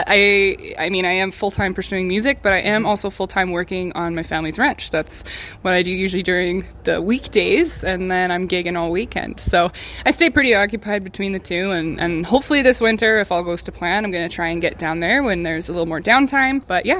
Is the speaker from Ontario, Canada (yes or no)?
no; Medicine Hat, Alberta, Canada; to play my hometown theater like that is just going to be incredible.